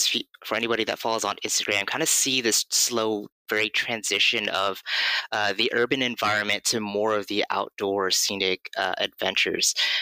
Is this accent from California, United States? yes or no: yes; Los Angeles, California, United States; also born or lived in Oregon; now in San Francisco Bay Area, United States; Been living in pretty much the West Coast for my entire life. First born and raised in Los Angeles. And then in 2011, I moved out to Oregon And then about 2019, I moved back to California to the San Francisco Bay Area